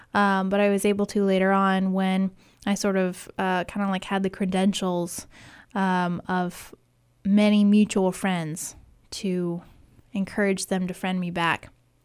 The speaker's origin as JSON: {"language": "English", "country": "Lithuania", "second_language": "English", "said": "I'm from Lithuania."}